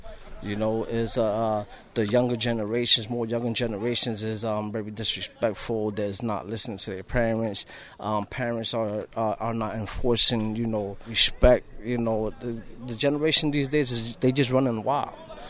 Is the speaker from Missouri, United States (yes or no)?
no; Philadelphia, Pennsylvania, United States; I grew up on North Philly in the Badland Park section my whole life. I was born and raised here.